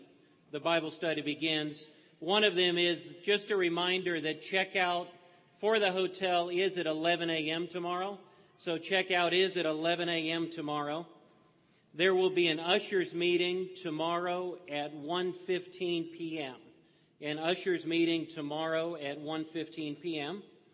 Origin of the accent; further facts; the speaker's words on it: Columbus, Ohio, United States; I'm from Columbus, Ohio.